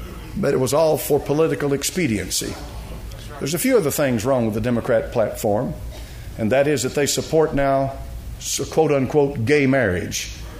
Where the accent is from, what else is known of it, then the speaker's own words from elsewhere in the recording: Knoxville, Tennessee, United States; I'm bred and born in America. September the 17th, 1946, I was born in General Hospital right over here in Knoxville, Tennessee.